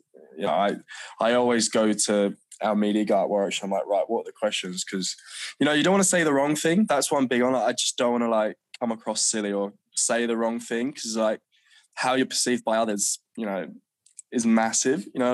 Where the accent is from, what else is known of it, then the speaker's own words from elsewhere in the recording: Australia; now in England; growing up in Oz, did I ever think playing county cricket or potentially wanting to play for England was an option?